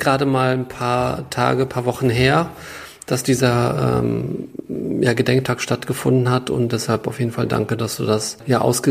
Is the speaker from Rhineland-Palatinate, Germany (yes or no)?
yes; Koblenz, Rhineland-Palatinate, Germany; ich komme ja ursprünglich aus der Koblenzer Ecke